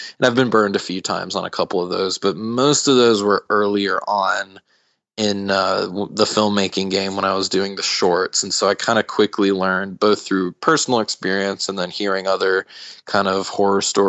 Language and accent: English; North Carolina, United States; I'd been for years and years growing up in North Carolina.